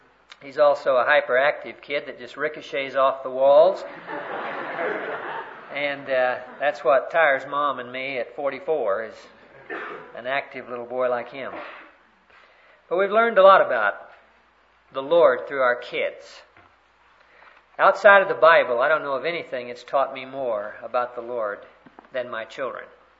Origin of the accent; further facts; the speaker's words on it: Texas, United States; I am a Texan, but I'm a deflated Texan.